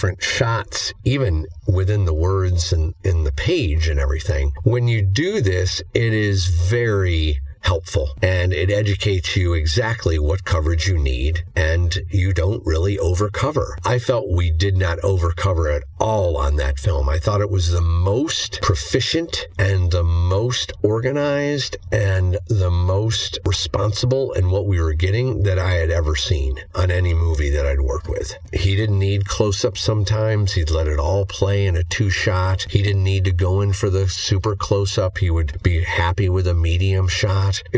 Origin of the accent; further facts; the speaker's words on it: Nigeria; from Nigeria.